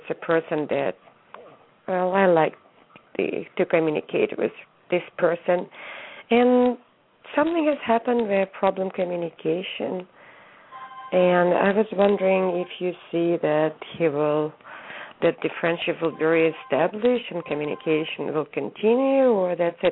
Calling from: California, United States; Sure. I'm calling from California.

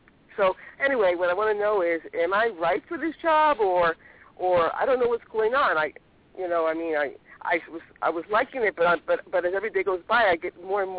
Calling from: New York, United States; Hi, I'm calling from New York.

